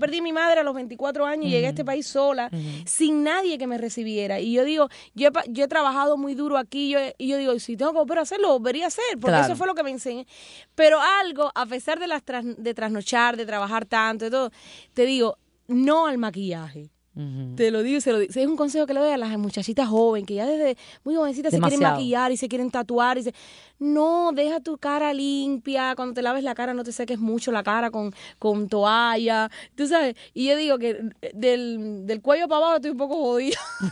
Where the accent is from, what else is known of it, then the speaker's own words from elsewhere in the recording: Cuba; moved away as an adult; Cuando yo salí de Cuba, dije, yo quisiera pasarme un gran tiempo sin ver un cubano delante de mí. Yo salí obstinada de Cuba.